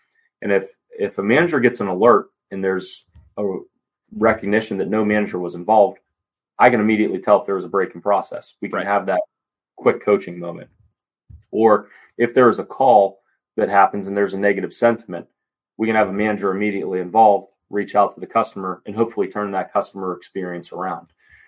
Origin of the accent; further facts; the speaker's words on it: Pittsburgh, Pennsylvania, United States; I'm initially from Pittsburgh, worked here locally for a decade for another auto group, moved to Florida for a short bit